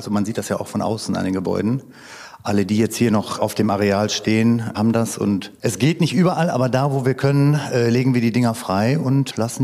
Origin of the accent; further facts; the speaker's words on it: Paderborn, North Rhine-Westphalia, Germany; Ich bin natürlich auch in Paderborn aufgewachsen